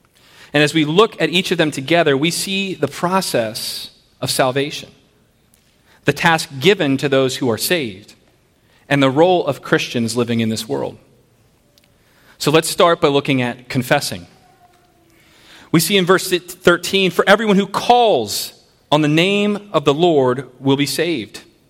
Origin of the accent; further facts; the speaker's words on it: Maryland, United States; We're not far from Carroll County where I grew up.